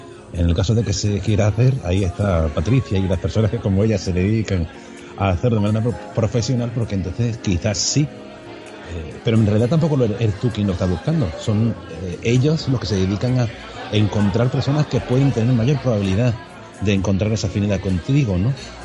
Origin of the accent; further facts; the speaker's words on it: Cádiz, Andalusia, Spain; Pero los que somos de Cádiz sabemos, siempre dicen, ¡wow, Cádiz en el sur, ahí tiene que estar calentito ahora!